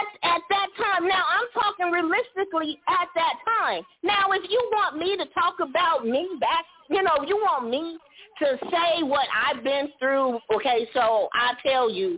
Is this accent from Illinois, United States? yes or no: yes; Chicago, Illinois, United States; I'm straight from Chicago, straight from the project.